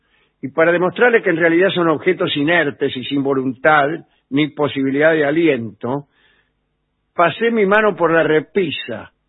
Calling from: Córdoba, Argentina; de Córdoba.

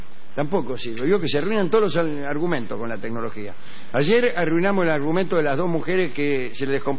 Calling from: Berisso, Buenos Aires Province, Argentina; de Berizo

